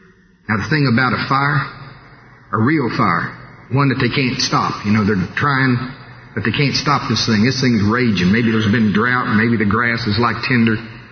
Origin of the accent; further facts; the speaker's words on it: Tulsa, Oklahoma, United States; See, and we're from Tulsa, and we've got really good churches in Tulsa.